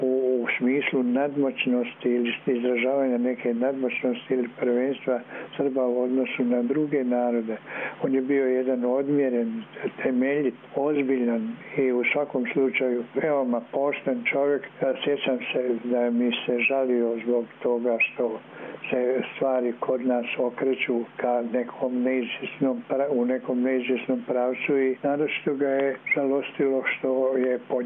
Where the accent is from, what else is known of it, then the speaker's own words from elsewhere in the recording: Banja Luka, Republika Srpska, Bosnia & Herzegovina; I kao Banjalučani dobro se poznajemo